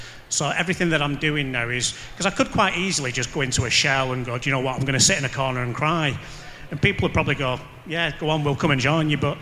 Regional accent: Bolton, North West England, United Kingdom; because he knows I'm from Bolton, I've got a big gob, and I can change the world.

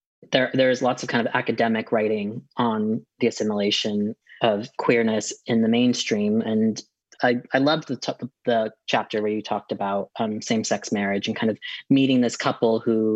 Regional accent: United States; and I'm American, but my husband is from the UK.

